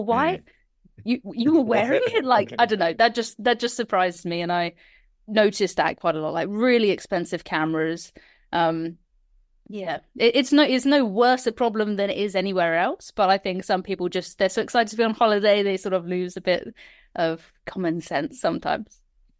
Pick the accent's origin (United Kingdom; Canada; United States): United Kingdom; England; as soon as I say hello in another language, they realize I'm English and they just ask me something in English.